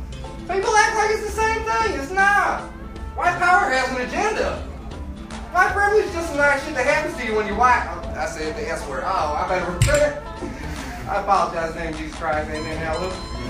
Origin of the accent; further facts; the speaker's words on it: the South, United States; I know I'm from the South.